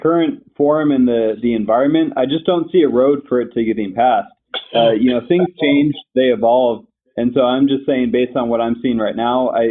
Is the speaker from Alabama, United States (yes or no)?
no; Florida, United States; My home state of Florida is considering a recreational bill.